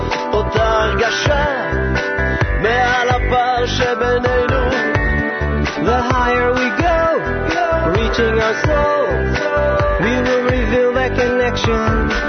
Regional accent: France; Russian is a second language; я из Франции.

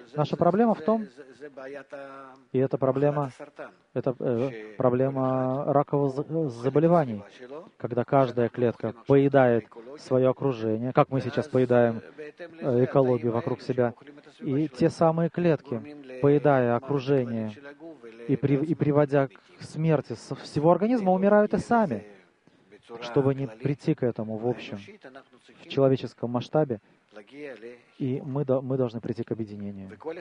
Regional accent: Jerusalem, Jerusalem District, Israel; из Иерусалима. Полгода учусь.

